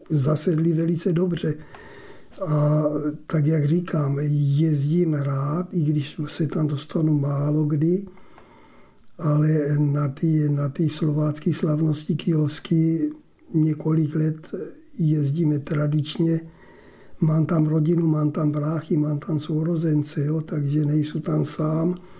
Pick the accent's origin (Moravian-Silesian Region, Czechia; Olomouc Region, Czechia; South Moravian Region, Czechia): South Moravian Region, Czechia; Kyjov; born there; Tatínek rodák tady z Biskupek se odstěhoval ke Kyjovu, tam jsme se narodili my, teda já, a já jsem si zase našel ženu zpátky v Biskupkách